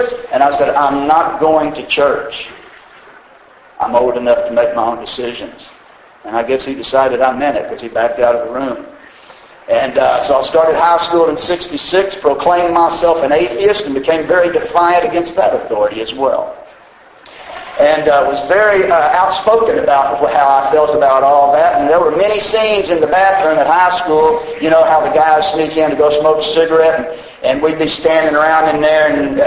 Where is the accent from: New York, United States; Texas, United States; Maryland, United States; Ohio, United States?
Texas, United States; Houston; born there; also born or lived in Austin; So I was born in Houston, by the way. So my folks sent me up here to Austin to the blind school in 58.